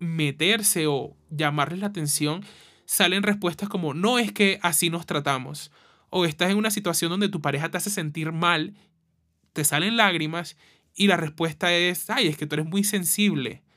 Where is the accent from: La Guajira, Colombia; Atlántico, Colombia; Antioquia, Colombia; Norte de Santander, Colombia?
La Guajira, Colombia; en lugares como de donde yo soy, Costa, Guajira, hay mucho machismo